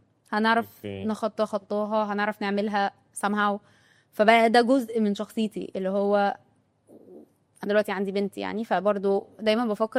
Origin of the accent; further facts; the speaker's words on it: Mahalla, Gharbia, Egypt; ومش كومن عندنا في المحله ان حد يدخل، انا عايشه في المحله